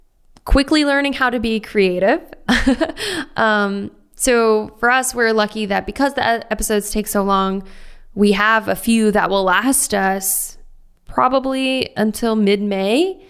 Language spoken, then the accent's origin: English; Shreveport, Louisiana, United States; I'm from Shreveport.